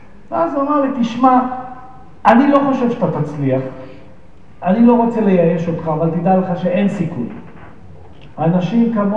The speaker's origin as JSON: {"language": "Hebrew", "town": "Holon", "region": "Tel Aviv District", "country": "Israel", "tie": "born or raised there", "said": "עכשיו, אני גדלתי בחולון, אז נתתי לו את המבט של חולון"}